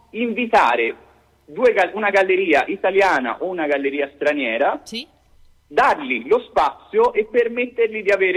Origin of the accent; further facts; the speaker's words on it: Florence, Tuscany, Italy; also born or lived in Spain; Io in primis, nonostante sia originario di qua, però dopo 10 anni sono vissuto in Spagna